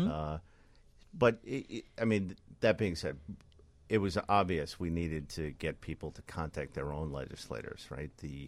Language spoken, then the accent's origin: English; New York, United States; moved away as an adult; I grew up in New York. I spent the first half of my life, I'm 48 now, first 23 years or so in New York.